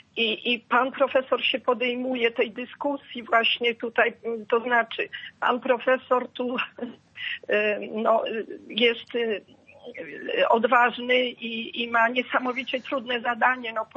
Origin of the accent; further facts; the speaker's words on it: Gdynia, Pomeranian Voivodeship, Poland; also born or lived in Vilnius, Lithuania; a ja w Wilnie urodzona. Z tym, że nie mogę chyba powiedzieć, że jestem wilnianką, bo w 44 ja tam dosłownie jako roczne dziecko tymi wagonami bydlęcymi do Gdyni tutaj nas przywieźli. Ale ja czuję się Polką, przede wszystkim Polką.